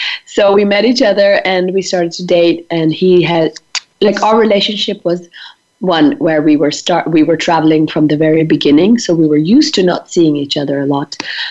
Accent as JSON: {"language": "English", "country": "India", "said": "I'm Indian and he's from West Africa, so the combination is also rare."}